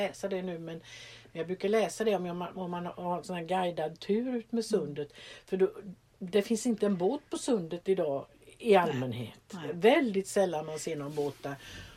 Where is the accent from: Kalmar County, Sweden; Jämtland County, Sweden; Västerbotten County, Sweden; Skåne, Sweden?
Kalmar County, Sweden; man blir ju så misstänksam som ölänning.